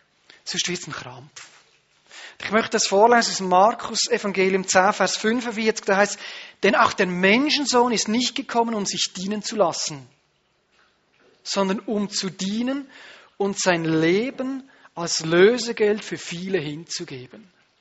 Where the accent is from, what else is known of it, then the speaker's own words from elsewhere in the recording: Switzerland; Aber da bin ich im Ausland, auch wenn ich Schweizer bin.